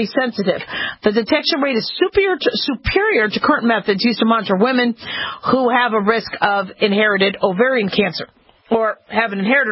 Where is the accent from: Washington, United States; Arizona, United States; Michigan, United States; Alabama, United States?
Arizona, United States; Phoenix; born or raised there